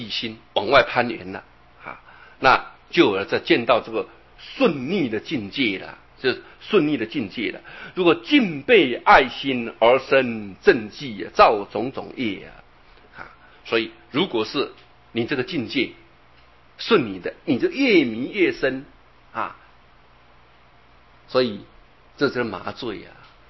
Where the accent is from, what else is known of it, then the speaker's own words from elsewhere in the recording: China; 如果我们中国人，如果有一个人也倡导一下